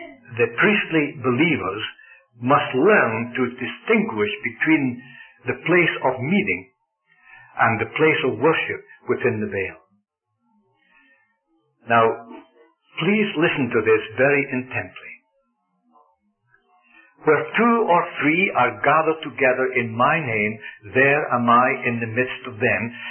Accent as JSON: {"language": "English", "region": "Scotland", "country": "United Kingdom", "tie": "born or raised there", "said": "in circles that I was brought up in Scotland"}